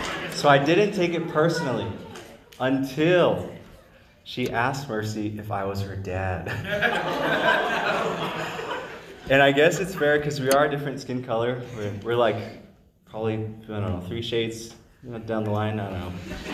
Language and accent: English; New Mexico, United States; tell people or someone that New Mexico is where I'm from and have the opportunity to share about my home state, I enjoy it.